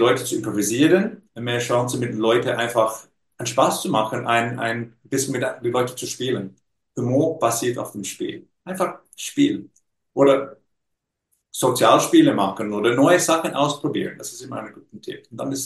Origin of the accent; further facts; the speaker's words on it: Australia; ich bin ein Australier, ich bin ein ganz normaler Australier, ich komme aus einer ganz normalen australischen Familie, die waren im Iron and Steel Business.